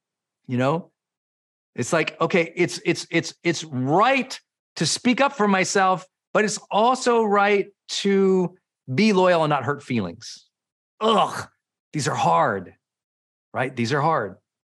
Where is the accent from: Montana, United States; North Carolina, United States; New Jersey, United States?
Montana, United States; Matter of fact, where I grew up in Montana, I'd say most of my friends did not ever leave their town or their state